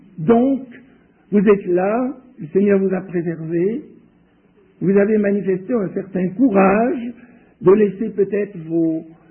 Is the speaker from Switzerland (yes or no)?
yes; Switzerland; comme je viens de Suisse